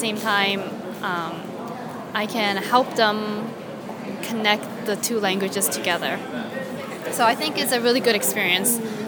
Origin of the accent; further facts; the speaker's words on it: Canada; I grew up in Canada, so English is not really a problem for me, and I never thought of it as a problem until I see people who has this problem. And because I'm also fluent in Cantonese